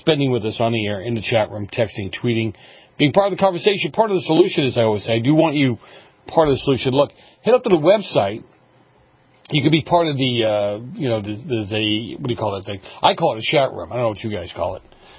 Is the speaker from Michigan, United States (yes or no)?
no; Boston, Massachusetts, United States; Look, I grew up in Boston.